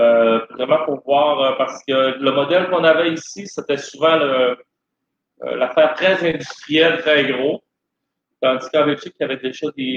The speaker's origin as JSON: {"language": "French", "town": "Saint-Gédéon", "region": "Quebec", "country": "Canada", "tie": "born or raised there", "said": "Ben, moi, je suis originaire de Saint-Gédéon"}